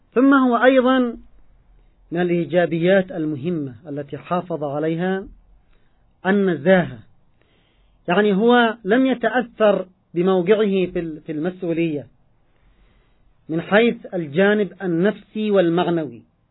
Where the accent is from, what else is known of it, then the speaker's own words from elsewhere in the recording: Yemen; من التعبيرات المحلية في بلدنا اليمن